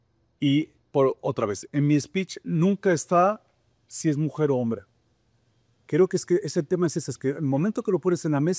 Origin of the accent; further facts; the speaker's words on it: France; Spanish is a second language; now in Mexico; yo soy francés, pero amo México, soy mexicano desde hace 6, 7 años